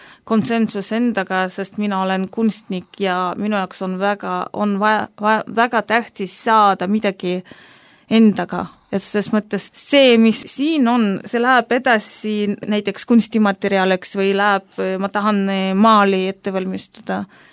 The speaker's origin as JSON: {"language": "Estonian", "town": "Muhu", "region": "Saare County", "country": "Estonia", "tie": "born or raised there", "said": "mina kasvasin seal Muhul, käisime seal suvel"}